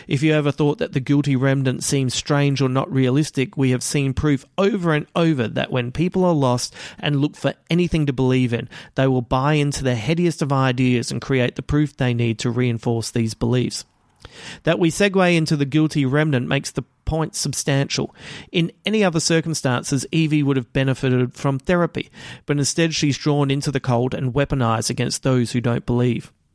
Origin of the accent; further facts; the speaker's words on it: Adelaide, South Australia, Australia; the Millerites in my hometown of Adelaide representing in The Leftovers